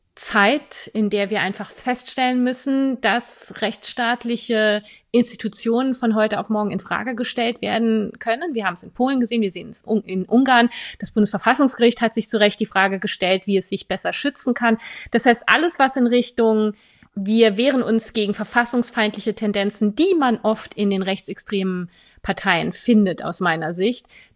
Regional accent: France; German is a second language; ich finde, ich darf mir das erlauben als Französin

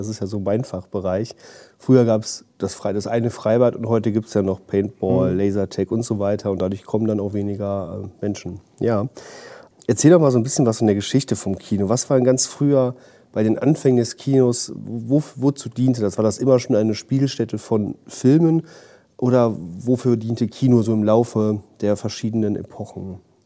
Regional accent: Dormagen, North Rhine-Westphalia, Germany; Ja, ich bin in Dormagen aufgewachsen. Das liegt zwischen Köln und Düsseldorf.

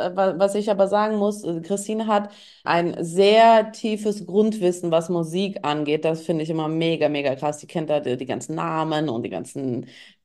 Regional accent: Saarbrücken, Saarland, Germany; Und ich komme aus Saarbrücken, aus der Hood sozusagen

